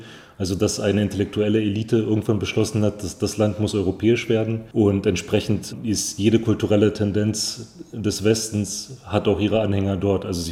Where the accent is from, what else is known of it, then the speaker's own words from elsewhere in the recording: Sofia, Sofia City, Bulgaria; also born or lived in Berlin, Germany; Ich bin in Ostberlin geboren, bin in Sofia aufgewachsen, als Kind eine Zeit lang und habe dann, wie das zu DDR-Zeiten möglich war, dort jeden Urlaub verbracht